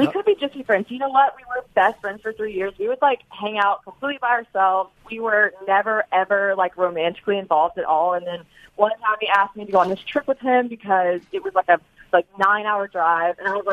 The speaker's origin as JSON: {"language": "English", "region": "South Carolina", "country": "United States", "said": "No, I'm from South Carolina. I'm from a little more south."}